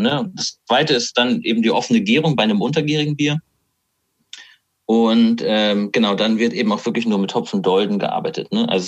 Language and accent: German; Hameln, Lower Saxony, Germany; in der Nähe von Hannover. Da komme ich auch her, aus der Hamelner Region.